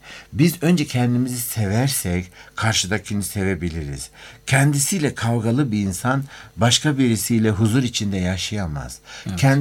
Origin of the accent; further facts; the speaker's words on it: Eskişehir, Turkey; Dün ben iki gündür Eskişehir'deydim. Ben Eskişehirliyim aynı zamanda.